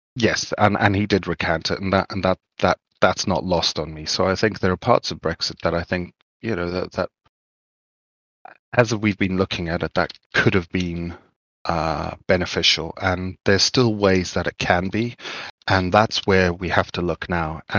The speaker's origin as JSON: {"language": "English", "country": "Zimbabwe", "tie": "born or raised there", "said": "Sorry, I grew up in Zimbabwe, and it created a society that was very insular."}